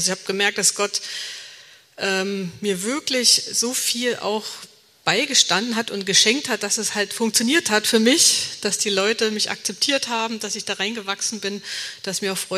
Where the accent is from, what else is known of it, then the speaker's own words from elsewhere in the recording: Saxony, Germany; Ich hätte eigentlich auch wieder zurück nach Hause ziehen können, nach Sachsen, wo ich herkomme